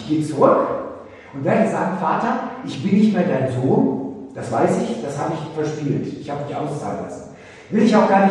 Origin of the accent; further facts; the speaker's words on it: North Rhine-Westphalia, Germany; ich bin Westi, Entschuldigung, ich oute mich. Ich komme aus dem Ruhrpott.